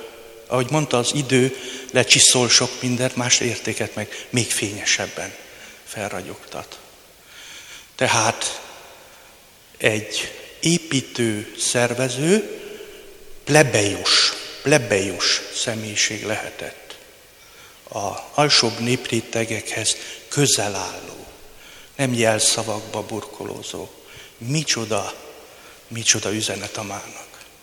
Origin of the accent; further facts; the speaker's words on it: Zalaegerszeg, Zala, Hungary; born there; Zalaegerszegen születtem.